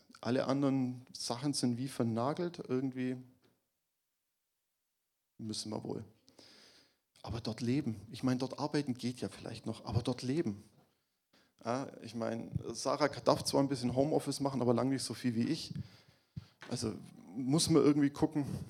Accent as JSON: {"language": "German", "town": "Stuttgart", "region": "Baden-Württemberg", "country": "Germany", "said": "Man muss vielleicht dazu sagen, wir kommen beide aus der Stuttgarter Gegend. Wir kennen Stuttgart ein bisschen."}